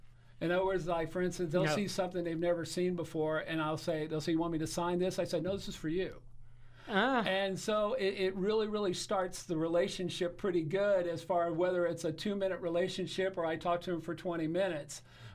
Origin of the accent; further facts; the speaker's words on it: Indianapolis, Indiana, United States; Well, because I am from Indianapolis, and I'm really proud of our state